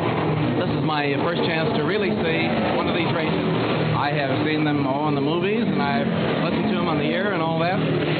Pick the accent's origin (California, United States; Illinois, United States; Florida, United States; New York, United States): Illinois, United States; Chicago; born there; You know, I was born in Chicago, which is actually a couple of miles away.